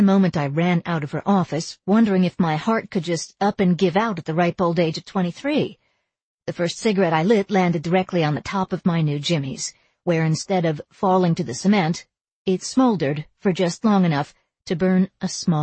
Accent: Avon, Connecticut, United States; Growing up in Avon, Connecticut had meant high school sports, youth group meetings, drinking parties at nice suburban ranch homes when the parents were away.

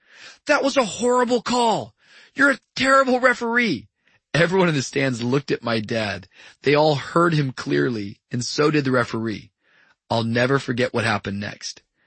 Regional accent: Tacoma, Washington, United States; When I was growing up in Tacoma, Washington, my dad was a well-known figure in the town.

